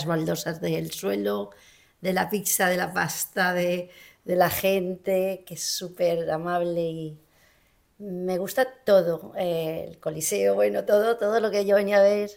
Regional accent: Castilla-La Mancha, Spain; born there; moved away; also born or lived in Valencia; que nací en un pueblo de Cuenca

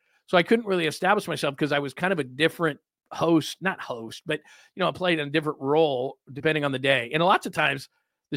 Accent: West Coast, United States; And he knew I was from the West Coast.

